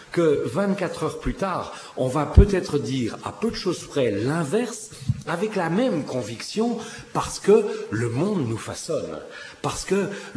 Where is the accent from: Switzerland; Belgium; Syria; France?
Switzerland; Oui, moi je suis suisse, je vis en Suisse.